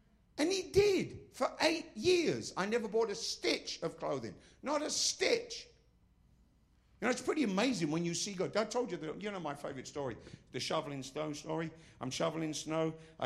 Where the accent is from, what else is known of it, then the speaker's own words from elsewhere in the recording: England, United Kingdom; as an Englishman, as a Brit, I'm obviously not exactly ashamed of our history.